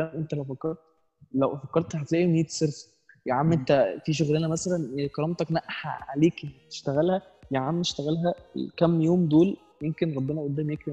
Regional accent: Egypt; فاحنا عندنا في مصر هنا فاهم مفيش اللي هو كونسيبت

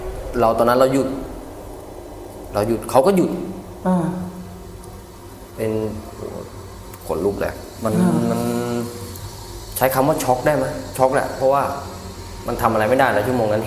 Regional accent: Lopburi, Thailand; ที่ลพบุรีบ้านเกิดเรา

